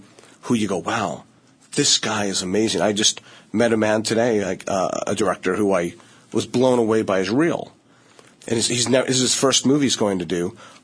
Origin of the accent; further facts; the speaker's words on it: Arizona, United States; Look, I came from Arizona. My parents did draperies.